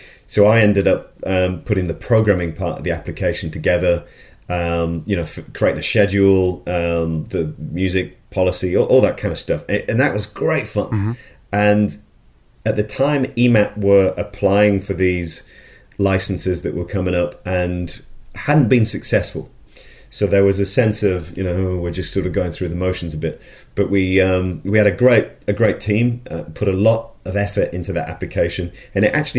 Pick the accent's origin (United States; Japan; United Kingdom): United Kingdom; Sheffield, Yorkshire and the Humber; I grew up in Sheffield, so Manchester is the other side of the hills to Sheffield